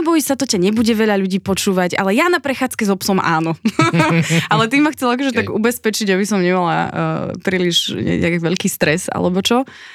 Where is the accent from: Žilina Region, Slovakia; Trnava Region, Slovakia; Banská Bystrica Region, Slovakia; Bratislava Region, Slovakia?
Žilina Region, Slovakia; Závažná Poruba; som zo Závažnej poruby, čo je rodisko Milana Rufusa